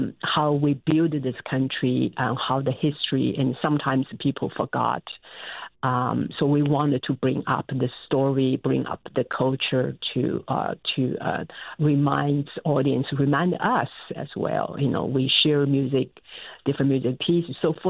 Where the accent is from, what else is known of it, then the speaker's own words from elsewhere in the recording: China; English is a second language; Well, the I grew up in China and I played the traditional instruments called pipa.